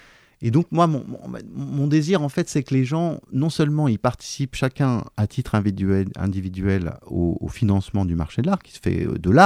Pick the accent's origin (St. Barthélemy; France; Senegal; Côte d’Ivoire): France; Je suis français. Je fais une large partie de mon activité professionnelle ici à Paris.